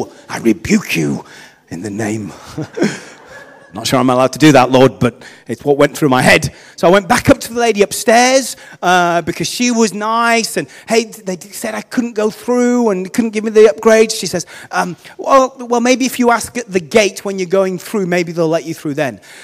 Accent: United Kingdom; My answer was, as every British person would be, yes, of course, that'll be no problem at all.

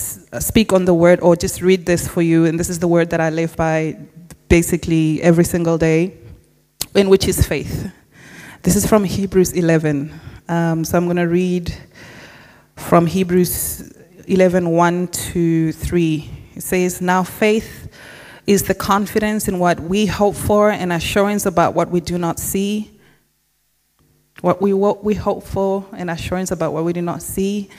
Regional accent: Namibia; I'm from Namibia.

